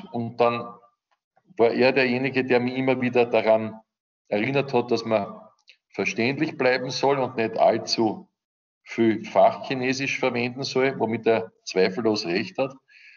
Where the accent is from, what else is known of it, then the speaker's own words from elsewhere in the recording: Vienna, Austria; Und daher, als Wiener, ist man dann halt auch bald vielleicht bei diesem Titel.